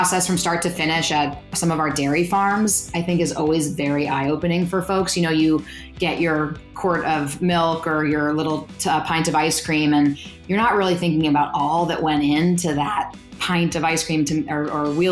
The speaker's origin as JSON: {"language": "English", "town": "San Francisco", "region": "California", "country": "United States", "also_born_or_lived": "Marin County", "said": "So I'm third generation San Franciscan and second generation Marin County."}